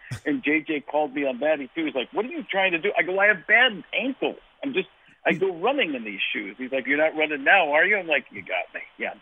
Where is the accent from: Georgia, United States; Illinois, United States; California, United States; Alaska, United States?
Illinois, United States; Chicago; born there; I was born in Chicago, so then my Italian side of my family's all from Chicago